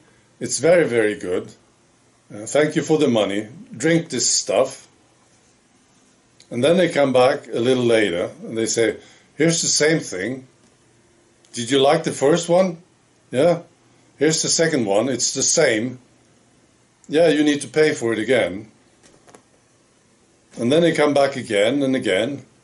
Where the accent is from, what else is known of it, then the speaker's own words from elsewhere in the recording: Sweden; And he heard that I was from Sweden.